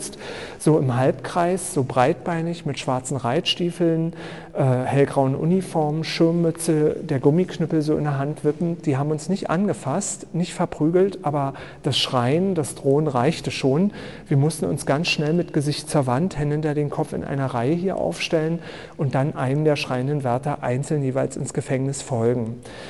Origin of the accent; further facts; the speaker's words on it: Berlin, Germany; aber nicht in meiner Heimatstadt in Berlin